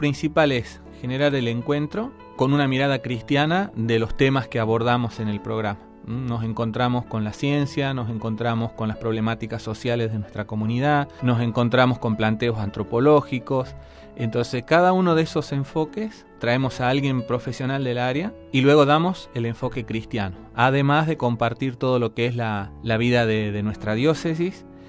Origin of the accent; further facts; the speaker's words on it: Jujuy, Argentina; born there; now in Catamarca, Argentina; soy jujeño de nacimiento, vivo en Catamarca, Argentina, y estoy en este momento acá en Roma